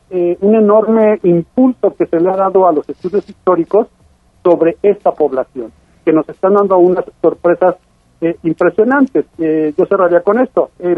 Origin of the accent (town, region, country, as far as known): Mexico